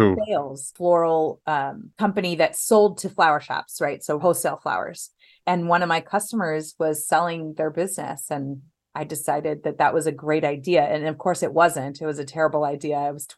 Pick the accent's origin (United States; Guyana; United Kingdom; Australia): United States; Van Nuys, California; born there; also born or lived in Orange County / Temecula / San Diego; But yeah, I was born in Van Nuys, California.